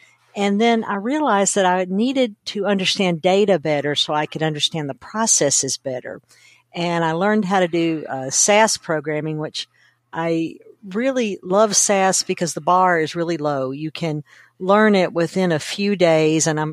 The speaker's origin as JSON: {"language": "English", "region": "Kentucky", "country": "United States", "tie": "born or raised there", "said": "I grew up in Kentucky, which is a very rural area. And my daddy raised he worked on a farm and he had a store and a post office."}